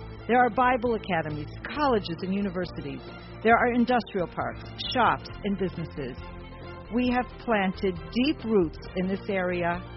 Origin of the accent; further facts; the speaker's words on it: Cleveland, Ohio, United States; I grew up in Cleveland, Ohio. I'm an Orthodox Jew and always was. I'm not a Christian.